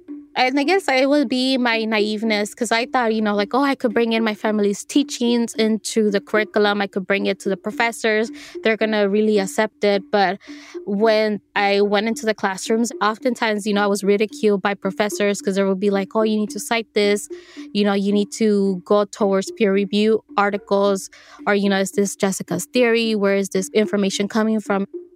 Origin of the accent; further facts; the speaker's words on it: Oaxaca, Mexico; also born or lived in El Salvador; I'm from the Maya Chorti and Zapotec nations of El Salvador and Oaxaca, Mexico. I'm an Indigenous environmental scientist.